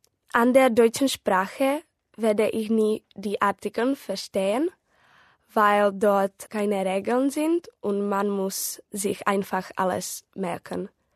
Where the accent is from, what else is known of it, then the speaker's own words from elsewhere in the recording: Opava, Moravian-Silesian Region, Czechia; German is a second language; Ich komme aus der Tschechischen Republik, aus der Stadt Opava. Und ich bin im Jahr 1996 geboren. Ich lerne Deutsch